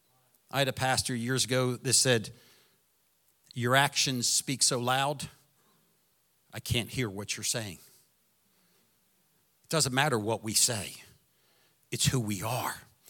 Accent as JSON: {"language": "English", "town": "Philadelphia", "region": "Pennsylvania", "country": "United States", "tie": "born or raised there", "said": "Growing up in Philadelphia, I knew who Catholics were."}